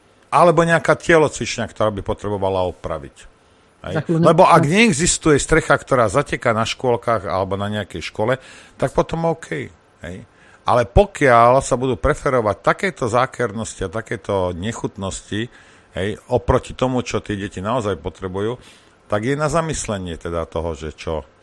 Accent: Rimavská Sobota, Banská Bystrica Region, Slovakia; A u nás v Rimavskej, neviem, ako to bolo v tom tých Nových Zámkovej, ale u nás v Rimavskej

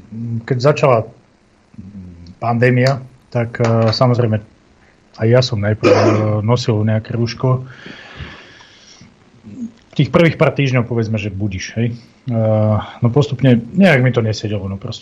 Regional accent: Detva, Banská Bystrica Region, Slovakia; Ja som detvanec, ja som lázník.

